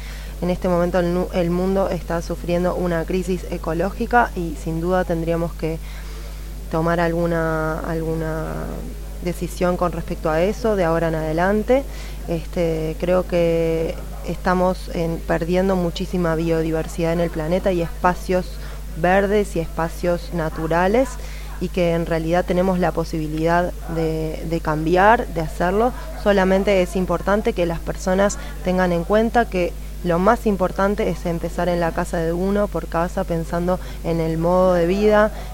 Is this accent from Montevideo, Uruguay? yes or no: yes; Montevideo, Uruguay; vengo de Uruguay, de la capital de Montevideo.